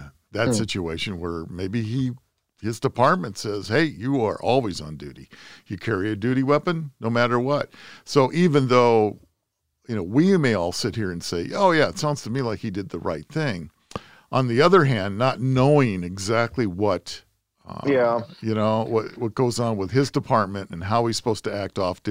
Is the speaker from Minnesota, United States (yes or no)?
no; California, United States; I'm in Chicago, and I hear that my home state, California, that COVID is running rampant. What would I do? I'd fly back home.